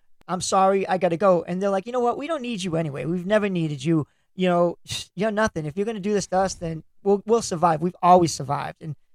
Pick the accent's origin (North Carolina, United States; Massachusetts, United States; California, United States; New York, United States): Massachusetts, United States; Lynn; I grew up in Lynn, and like being from Lynn, you get stereotyped because it's considered a really bad city, the city of sin